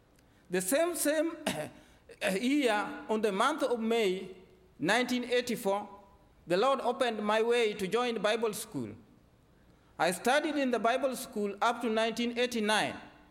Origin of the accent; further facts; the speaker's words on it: Nyanza, Kenya; English is a second language; In Kenya, we live in southwest of Kenya, near Lake Victoria, border of Kenya and Tanzania, very far with our capital city, Nairobi. There, people are very poor. No any kind of development, no roads, no electricity